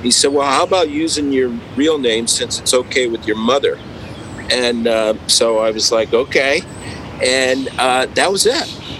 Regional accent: Stamford, Connecticut, United States; I mean, I grew up in Stamford, Connecticut

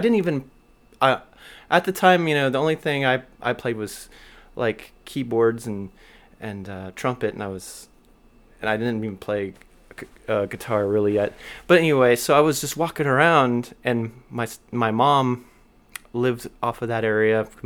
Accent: Corpus Christi, Texas, United States; And so anyway, basically I'm from Corpus Christi.

